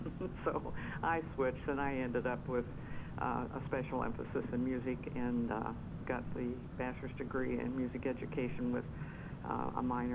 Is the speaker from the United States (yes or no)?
yes; Centerville, Indiana, United States; born there; Well, I was born in Indiana in a little town called Centerville